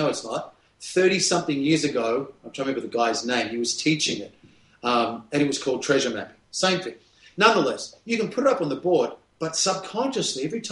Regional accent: Australia; the number one national TV morning show in Australia. That's my home country.

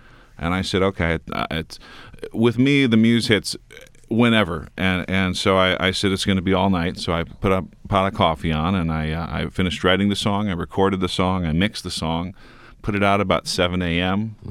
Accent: Chicago, Illinois, United States; from Chicago.

